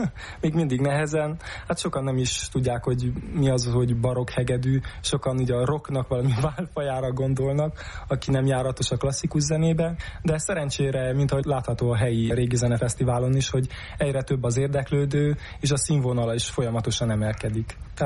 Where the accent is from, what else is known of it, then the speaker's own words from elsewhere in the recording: Miercurea Ciuc, Harghita, Romania; Én Csíkszeredában születtem, és itt is kezdtem el zenét tanulni